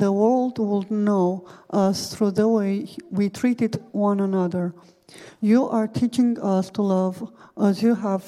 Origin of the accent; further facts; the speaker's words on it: Romania; I'm from Romania, and I'm a member of community here